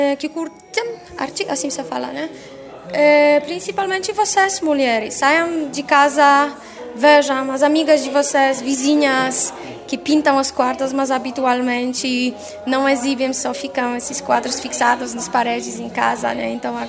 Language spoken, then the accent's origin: Portuguese; Poland; Portuguese is a second language; now in Brazil; E já que eu sou polonesa e lido aqui